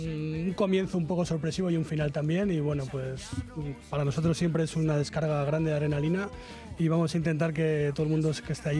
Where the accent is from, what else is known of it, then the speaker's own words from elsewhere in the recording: Bilbao, Basque Country, Spain; Del mismo Bilbao.